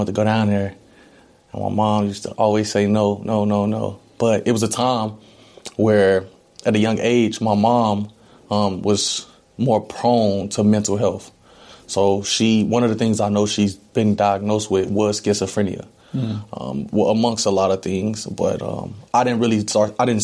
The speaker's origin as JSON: {"language": "English", "town": "Decatur", "region": "Alabama", "country": "United States", "tie": "born or raised there", "also_born_or_lived": "Dayton, Ohio", "said": "So I'm 23 years old. I was born in Dayton, Ohio, mm-hmm. but I was raised in Decatur, Alabama."}